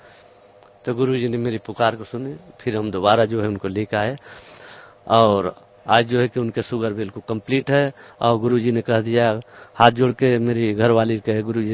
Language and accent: Hindi; Pilibhit, Uttar Pradesh, India; मैं पीलीभीत क्षेत्र का यूपी का रहने वाला हूँ, तो बरेली क्षेत्र में पड़ता है।